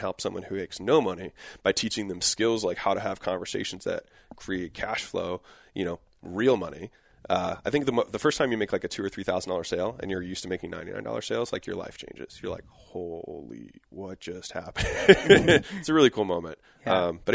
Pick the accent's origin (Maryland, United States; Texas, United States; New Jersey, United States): Maryland, United States; Baltimore; now in California, United States; I'm from Baltimore. And so I drove out on a whim basically to California.